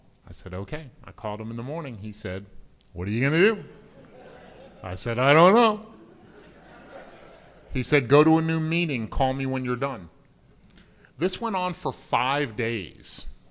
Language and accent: English; Amherst, Massachusetts, United States; born there; And I was born in Amherst, Massachusetts, so it really should have, like, attracted me just by my nature, but it didn't.